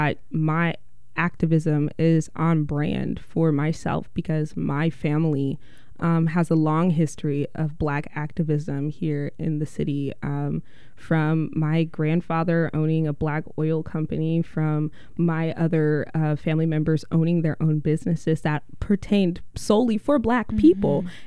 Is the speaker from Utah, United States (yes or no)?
no; Portland, Oregon, United States; Yeah, growing up here was very interesting. It's much different now than it was when I was a kid.